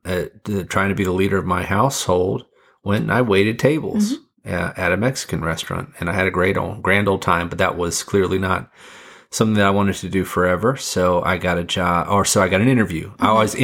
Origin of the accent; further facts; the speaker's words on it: Fiji; I came from Fiji. See, the thing is, in Fiji, Christmas Day is not that big a deal. It's Boxing Day.